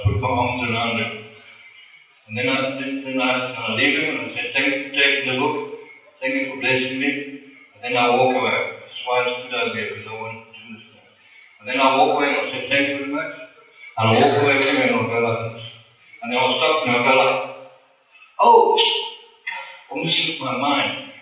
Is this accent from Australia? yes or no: no; South Africa; I'm from South Africa. I'm a traveling monk.